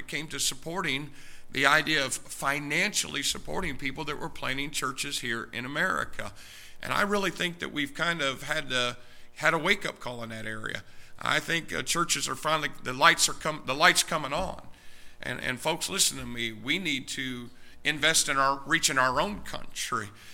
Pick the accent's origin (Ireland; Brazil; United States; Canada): United States; And you know what? I'm an American. And I have a strong burden for my people, my country.